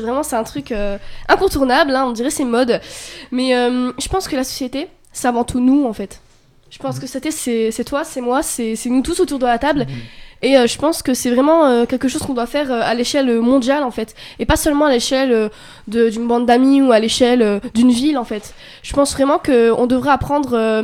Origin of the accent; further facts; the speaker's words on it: France; born there; Enfin, je me sens française parce que je suis née en France.